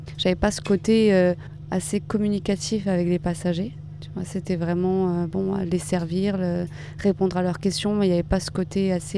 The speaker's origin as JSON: {"language": "French", "town": "Avignon", "region": "Provence-Alpes-Côte d'Azur", "country": "France", "said": "Alors je viens d'Avignon."}